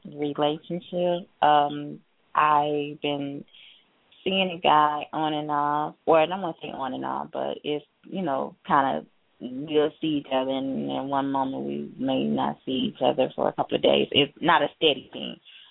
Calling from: Michigan, United States; from Michigan.

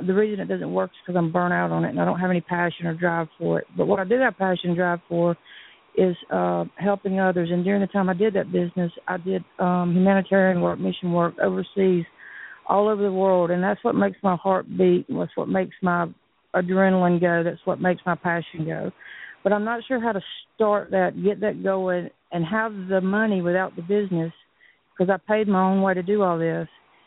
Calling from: Tuscaloosa, Alabama, United States; Tuscaloosa, Alabama.

